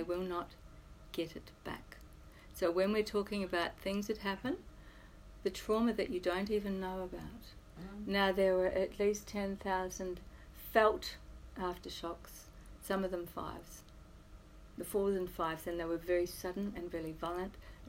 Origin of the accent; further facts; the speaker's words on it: Christchurch, Canterbury, New Zealand; This is my hometown. This is not okay.